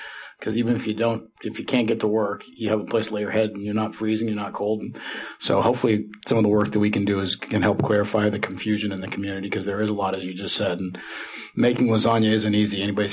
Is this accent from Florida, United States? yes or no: no; Oklahoma, United States; also born or lived in California; I was born here in California, but I grew up in Oklahoma, and Oklahoma is known as the state where you can work at the mall and still buy a home.